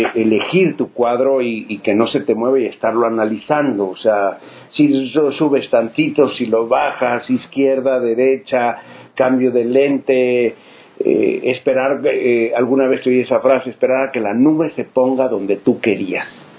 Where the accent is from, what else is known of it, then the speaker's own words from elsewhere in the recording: Abolengo, Jalisco, Mexico; como dicen en mi pueblo, Abolengo, Jalisco